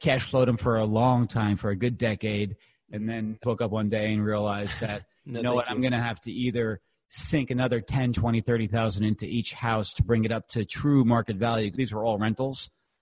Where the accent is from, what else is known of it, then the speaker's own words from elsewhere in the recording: New York, United States; What can I say? I'm a New Yorker. Spent a lot of time in New York.